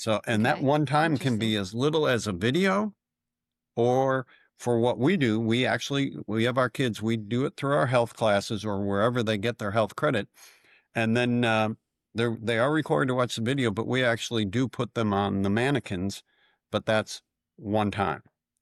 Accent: Buffalo, New York, United States; And then I grew up in Buffalo, New York.

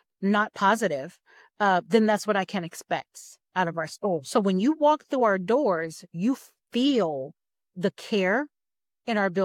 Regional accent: Texas, United States; now in Minnesota, United States; And we are from Texas originally, the Dallas-Fort Worth area, and now we reside in Minnesota.

